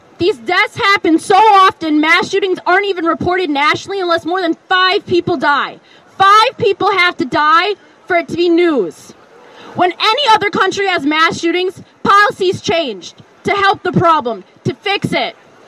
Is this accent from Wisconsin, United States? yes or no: yes; Madison, Wisconsin, United States; Though I was raised in Madison, a city that is considered fairly safe, my mom knew there was nothing guaranteeing my safety, not even here.